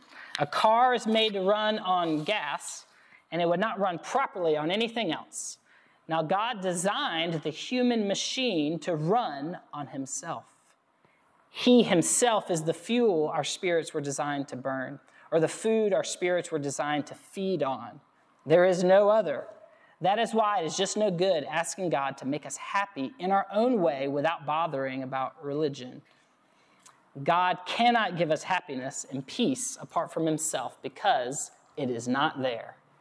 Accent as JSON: {"language": "English", "region": "Alabama", "country": "United States", "tie": "born or raised there", "said": "I grew up in Alabama."}